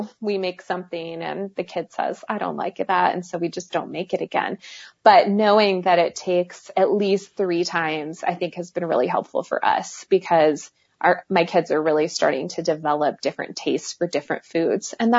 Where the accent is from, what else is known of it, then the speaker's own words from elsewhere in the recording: Iowa, United States; I grew up in Iowa. I'm kind of a meat and potatoes girl.